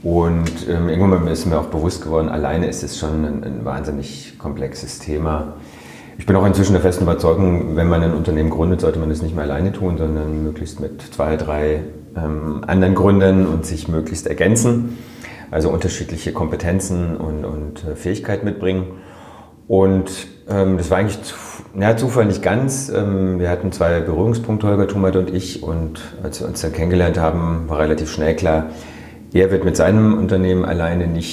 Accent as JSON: {"language": "German", "town": "Freiburg", "region": "Baden-Württemberg", "country": "Germany", "tie": "born or raised there", "also_born_or_lived": "Netherlands", "said": "Ich bin hier in Freiburg groß geworden"}